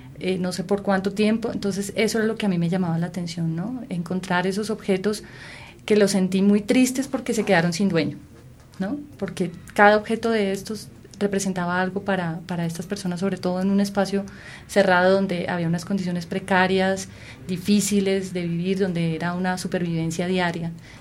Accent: Colombia; A mí particularmente, pues como colombiana, me llamó la atención

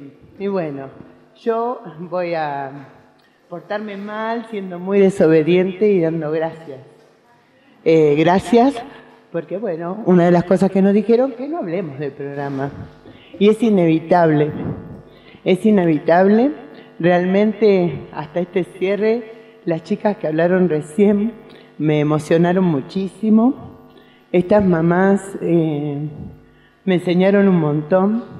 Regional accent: Buenos Aires, Argentina; now in Jujuy, Argentina; soy porteña y amo ser porteña, pero vivo en Jujuy y quiero aprender de los jujeños lo que sienten, cómo son, y los amo también. Por eso estoy acá, no vine a vivir de casualidad, vine por amor a Jujuy, por amor a la tierra

